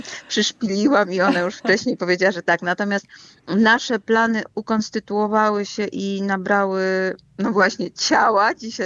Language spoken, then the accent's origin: Polish; Kraków, Lesser Poland, Poland; Ja jestem z Podgórza, nie jestem z Nowej Huty